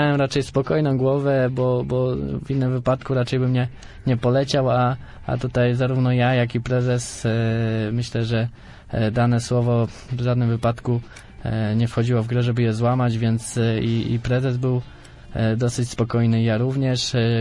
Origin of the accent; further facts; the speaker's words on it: Zielona Góra, Lubusz Voivodeship, Poland; każdy wie, że jestem z Zielonej Góry